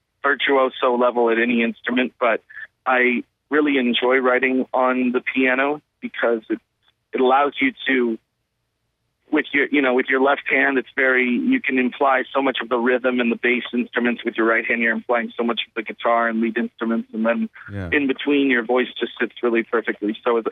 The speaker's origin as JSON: {"language": "English", "region": "California", "country": "United States", "tie": "born or raised there", "lives_now": "Rhode Island, United States", "said": "No, I live in Rhode Island right now, but I was born outside of San Francisco and I grew up in Southern California."}